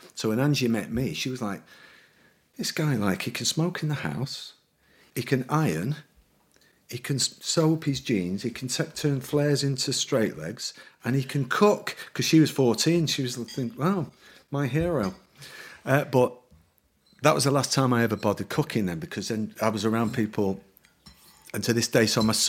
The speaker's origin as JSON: {"language": "English", "town": "Manchester", "region": "North West England", "country": "United Kingdom", "said": "I was really, really super into smoking pot because I was from Manchester and I was a guitar player."}